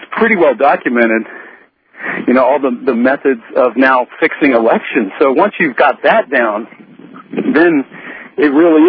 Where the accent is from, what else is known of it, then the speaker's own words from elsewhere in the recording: United States; hey, as an American, I can make this social critique, but don't doubt for a second, you know, I love my country, wouldn't want to live anywhere else.